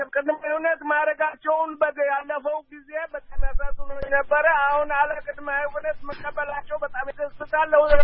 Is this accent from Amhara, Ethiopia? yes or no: no; Alitena, Tigray, Ethiopia; ተወልጄ ያደግኩት ኢሮብ ነው። አሊተና ነው ተወልጄ ያደግኩት።